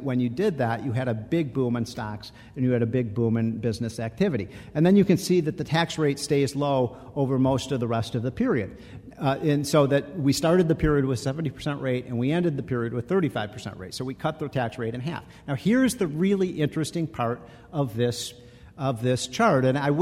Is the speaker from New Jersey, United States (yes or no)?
no; Chicago, Illinois, United States; I grew up in Chicago. I remember I was 14 years old.